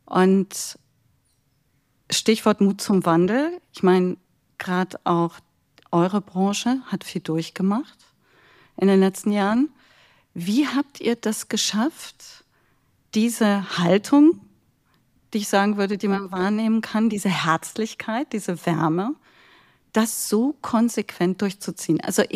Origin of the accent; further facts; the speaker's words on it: Berlin, Germany; ich komme aus Berlin